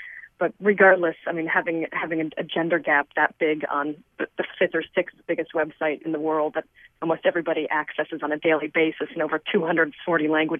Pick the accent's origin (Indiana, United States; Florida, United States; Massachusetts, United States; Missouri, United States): Indiana, United States; now in San Francisco Bay Area, United States; we are both Hoosiers from Indiana.